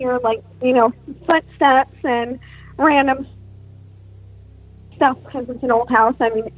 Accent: Ohio, United States; I'm from Ohio.

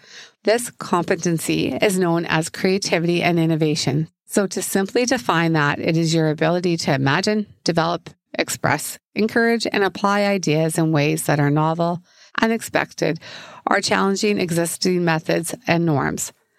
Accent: Canada; As a Canadian and employer myself

